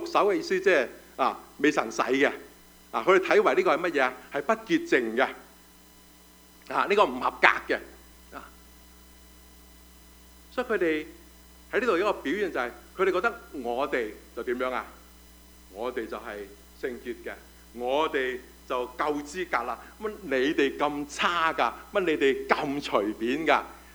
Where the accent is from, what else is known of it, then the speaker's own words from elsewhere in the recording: China; 我们中国人有中国的传统、啊、这个就是我们中国人身份的一个的标记来的